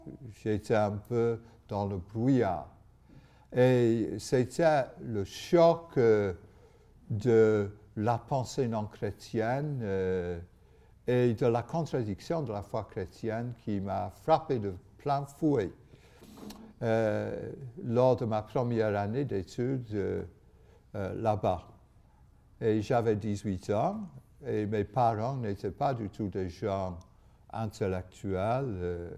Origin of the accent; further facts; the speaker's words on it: England, United Kingdom; French is a second language; now in France; je suis anglais. Mais à moitié anglais, parce que mes parents étaient gallois. Et donc, je suis plus gallois qu'anglais, en réalité.